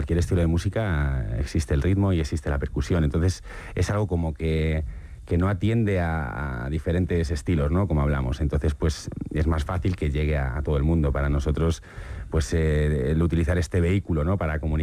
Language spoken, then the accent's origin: Spanish; Community of Madrid, Spain; Sí, bueno, somos de Alcalá de Henares, de Torrejón, de... Somos ciudadanos del mundo también, ¿eh?